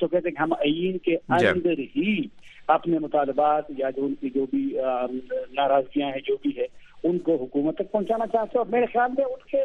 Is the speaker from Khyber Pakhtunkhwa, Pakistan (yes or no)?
yes; Mardan, Khyber Pakhtunkhwa, Pakistan; اب جب میں خود مردان کا ہوں، جب میں مردان جاتا ہوں، وہاں لوگوں سے ملتا ہوں